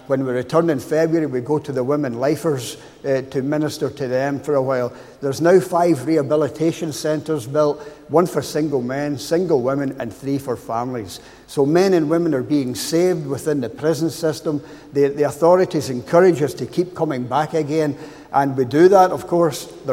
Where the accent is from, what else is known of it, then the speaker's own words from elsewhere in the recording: Glasgow, Scotland, United Kingdom; moved away as an adult; now in Northern Ireland, United Kingdom; You can tell by now that I'm not from Northern Ireland. I grew up just outside Glasgow, and I've lived in Northern Ireland now for about 38 years. I came over here with the army